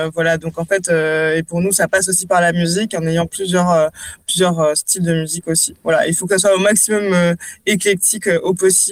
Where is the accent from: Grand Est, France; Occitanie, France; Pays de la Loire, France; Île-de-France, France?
Grand Est, France; Strasbourg; vu que je suis strasbourgeoise d'origine